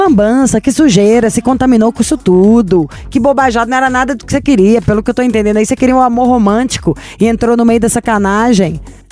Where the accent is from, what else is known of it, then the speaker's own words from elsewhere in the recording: Brazil; porque eu sou brasileira, moro num país tropical.